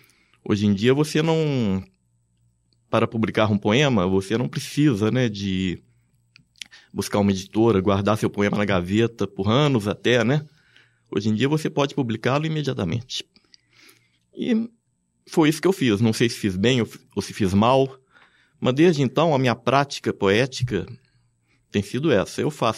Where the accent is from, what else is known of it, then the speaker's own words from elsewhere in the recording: Ouro Preto, Minas Gerais, Brazil; Eu sou de Ouro Preto, né? Que é uma cidade que tem todo esse peso histórico